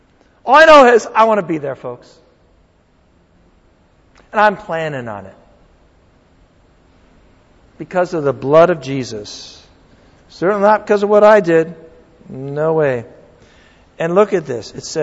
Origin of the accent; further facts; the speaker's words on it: New England, United States; now in California, United States; And living here in California, I know I grew up in New England. I like trees.